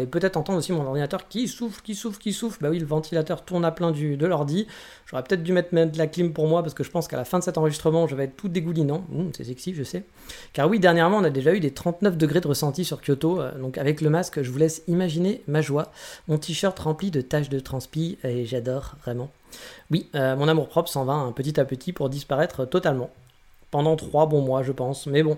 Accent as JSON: {"language": "French", "country": "France", "lives_now": "Japan", "said": "Bah oui, on est français ou on l'est pas."}